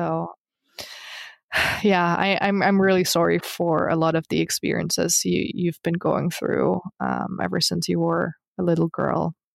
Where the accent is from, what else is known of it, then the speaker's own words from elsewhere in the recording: the South, United States; Reality says I'm a first-generation college graduate who grew up in a rural South where secretly active Ku Klux Klan members would hold midnight rituals in the forest